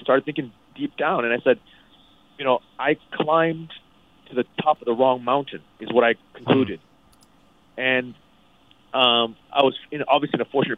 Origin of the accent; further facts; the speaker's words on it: Thailand; ever since I was a kid growing up in Thailand